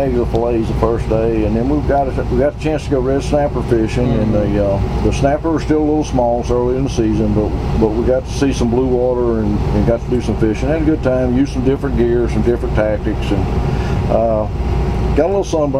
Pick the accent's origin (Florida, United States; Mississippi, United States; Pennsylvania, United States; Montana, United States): Mississippi, United States; I'm born and raised on the Gulf Coast of Mississippi.